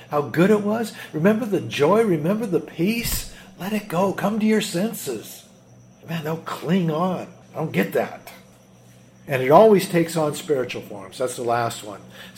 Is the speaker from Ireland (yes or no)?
yes; Ireland; My anger is not just because I'm Irish.